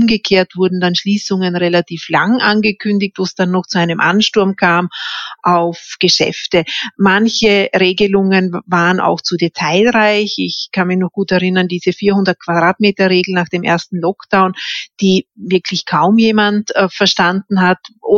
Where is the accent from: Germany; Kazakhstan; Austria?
Austria; Vorarlberg; dass ich als Vorarlbergerin schon den Föderalismus hier auch in Schutz nehmen möchte